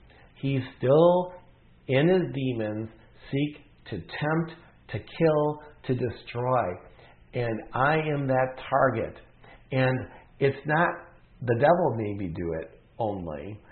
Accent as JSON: {"language": "English", "region": "Wisconsin", "country": "United States", "tie": "born or raised there", "said": "So when I grew up in Wisconsin, in our church, every single week in the service, we were a Protestant church that broke away from the Catholic church in the Dutch culture"}